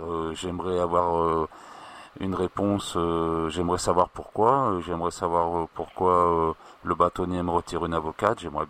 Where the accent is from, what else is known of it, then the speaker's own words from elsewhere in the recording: France; now in Brazil; je suis quelqu'un qui habite au Brésil et qui a, je suis français